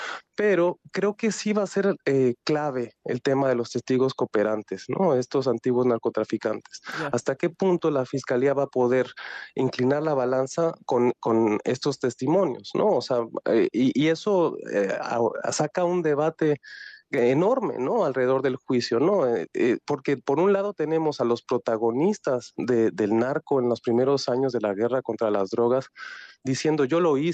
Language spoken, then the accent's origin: Spanish; Mexico; para nosotros como mexicanos